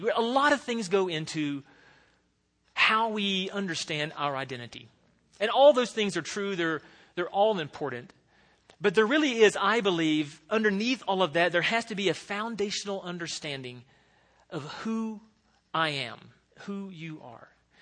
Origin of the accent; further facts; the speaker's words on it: the South, United States; for me, I would say I'm a Southerner because I'm from the South.